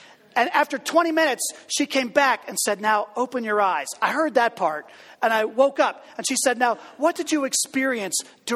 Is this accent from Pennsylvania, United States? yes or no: yes; Pittsburgh, Pennsylvania, United States; Oh, growing up in Pittsburgh, Clemente was it.